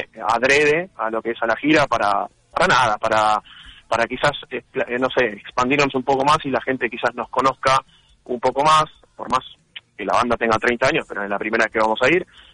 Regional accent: Argentina; tratando de subsistir, como todo argentino, en el día a día y nunca bajar los brazos.

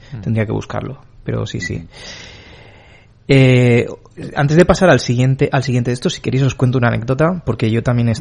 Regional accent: Spain; ¿De dónde eres? ¿Soy de España?

